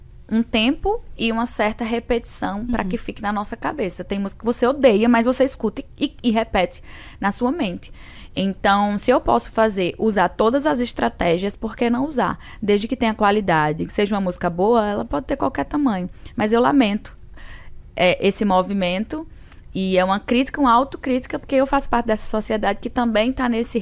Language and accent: Portuguese; Northeast Region, Brazil; Sou mulher, sou nordestina, vim de uma classe socioeconômica diferenciada